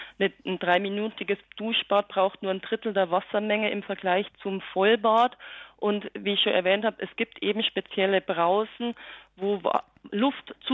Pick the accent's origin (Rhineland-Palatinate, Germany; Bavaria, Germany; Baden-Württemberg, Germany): Bavaria, Germany; Ich komme aus dem Bayerischen Wald.